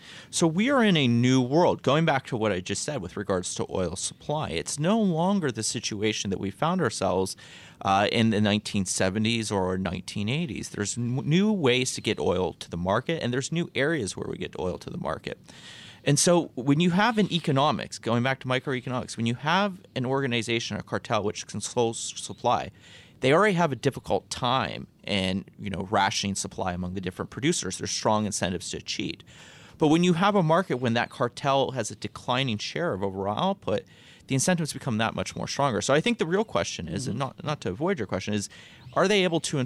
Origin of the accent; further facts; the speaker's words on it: Ohio, United States; You know, I'm from Ohio, Northeast Ohio